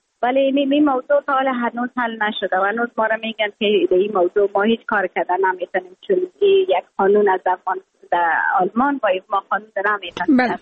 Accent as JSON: {"language": "Persian", "country": "Afghanistan", "moved": "yes"}